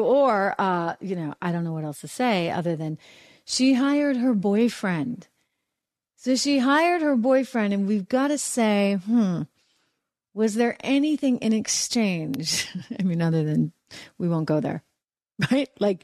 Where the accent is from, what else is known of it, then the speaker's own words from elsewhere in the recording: New England, United States; accent: New England; I can't help my New England accent.